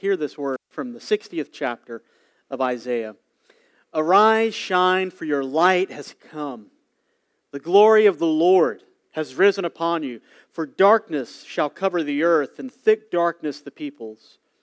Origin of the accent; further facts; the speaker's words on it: Hattiesburg, Mississippi, United States; And so I grew up in Hattiesburg, and Hattiesburg is a pretty good-sized city, and it's hard to see the stars at night in Hattiesburg.